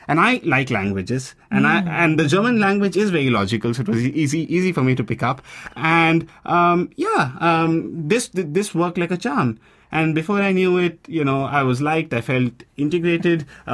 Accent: India; the mindset that we grew up with in India

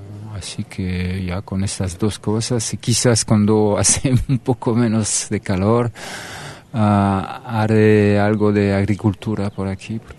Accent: southern France, France; Spanish is a second language; now in India; además, y vengo del sur de Francia, cerca de España, y bueno, aquí estoy hace un mes ya.

